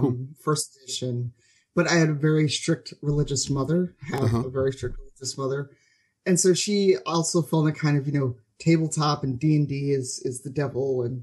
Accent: Chicago, Illinois, United States; Yep. Born and raised in Chicago.

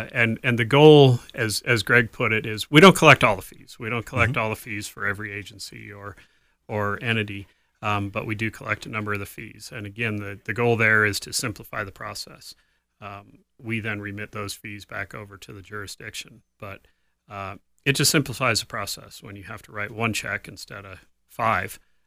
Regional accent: Colorado Springs, Colorado, United States; Yeah, I grew up here in Colorado Springs, and I ended up going to the University of Wyoming for structural engineering

